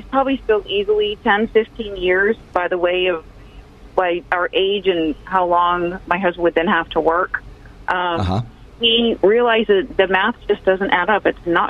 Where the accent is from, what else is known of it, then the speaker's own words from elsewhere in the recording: San Antonio, Texas, United States; Well, I grew up in San Antonio, born and bred in San Antonio. Went to high school here, went to college here